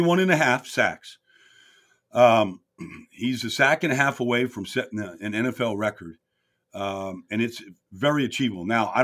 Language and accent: English; Pittsburgh, Pennsylvania, United States; And I'm from Pittsburgh. My mom and dad are from Pittsburgh.